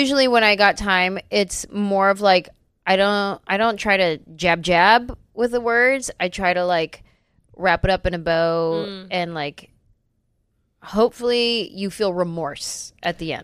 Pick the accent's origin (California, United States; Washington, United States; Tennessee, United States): California, United States; San Jose; I'm from the Bay Area, San Jose.